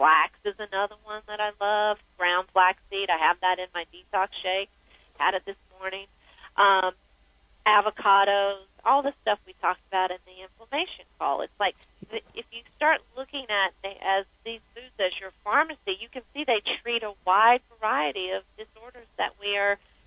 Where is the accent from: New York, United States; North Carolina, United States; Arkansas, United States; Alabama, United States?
North Carolina, United States; I grew up on in North Carolina. My dad farmed soybeans.